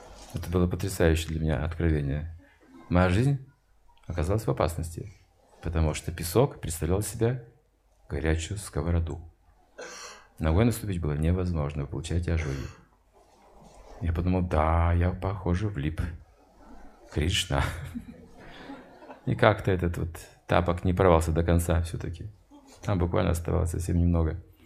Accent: Siberia, Russia; ну мы сибиряки, что за холод в Вриндаване, там даже нуля они практически не бывают, это редко. Нам разве это холод? У нас-то минус 40 бывает, минус 45 в Сибири.

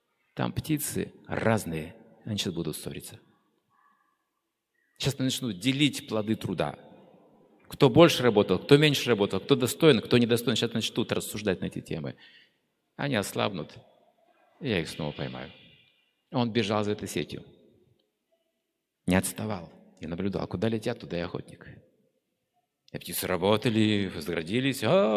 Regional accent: Moscow, Russia; Потому что я из Москвы.

